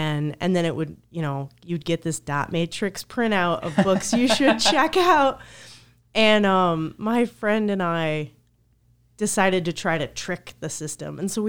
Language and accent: English; Madison Heights, Michigan, United States; I grew up in Madison Heights, which is not too far from Ferndale. And our library was walking distance